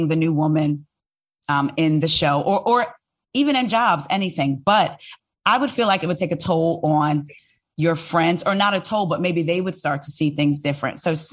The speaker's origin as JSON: {"language": "English", "region": "New Jersey", "country": "United States", "lives_now": "Maryland, United States", "said": "It was 15 years ago in Maryland, cause I'm from Jersey."}